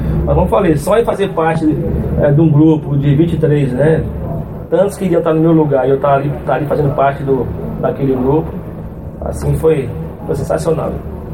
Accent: Brazil; Nós somos brasileiros e temos que. A gente gosta de futebol, né?

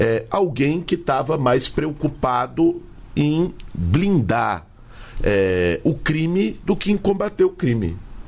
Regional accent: São Paulo, Brazil; Eu sou de São Paulo, mas no Rio Grande do Sul eu sei que não é diferente.

